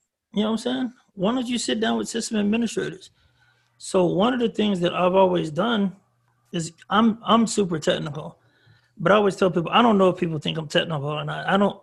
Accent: Waco, Texas, United States; Steve Martin was born in my hometown. Steve Martin, I'm from Waco, Texas.

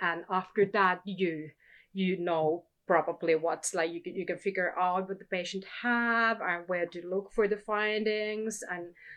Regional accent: Finland; English is a second language; I'm also optometrist from Finland. I'm doing my master's degree there.

